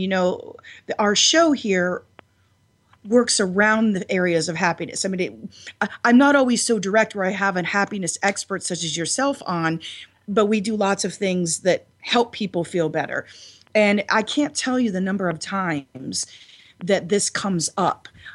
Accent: Youngstown, Ohio, United States; I grew up in Youngstown, you know, a very work ethic, blue-collar town, and, you know, Eastern European, and my parents loved me.

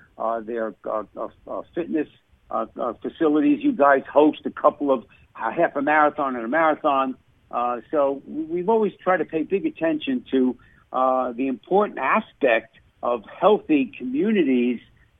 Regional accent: Naperville, Illinois, United States; He's the mayor of Naperville, Illinois, my hometown area, one of America's most popular, healthy, and active towns.

